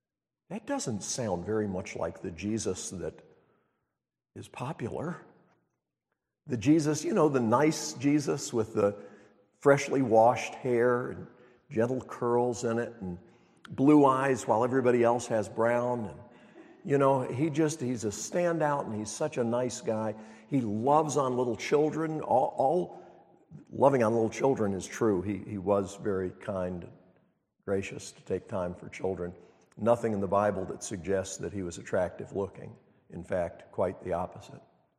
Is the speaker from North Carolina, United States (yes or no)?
yes; Montreat, North Carolina, United States; When I was growing up in Montreat, North Carolina, I used to start every Sunday morning listening to some radio broadcasts from WFGW, WMIT, the Billy Graham radio stations in Black Mountain.